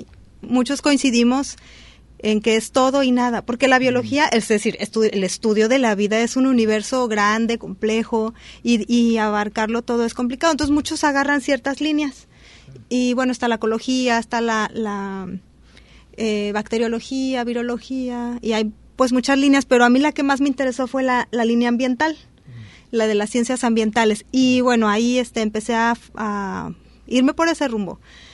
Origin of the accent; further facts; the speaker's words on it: Puerto Vallarta, Jalisco, Mexico; also born or lived in Guadalajara; Soy vallartense. Nací en Vallarta, amo mi tierra, mi lugar. Y me fui a estudiar biología a Guadalajara